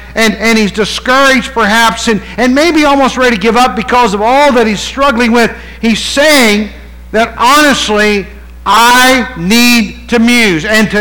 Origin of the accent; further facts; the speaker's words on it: West Virginia, United States; You know, I grew up in West Virginia. You know, mountain is just normal for me.